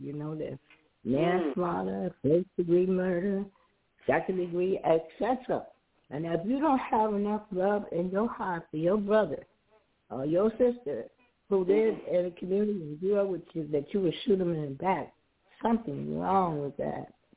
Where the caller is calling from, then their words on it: Chicago, Illinois, United States; Hi, this is … I'm calling from Chicago.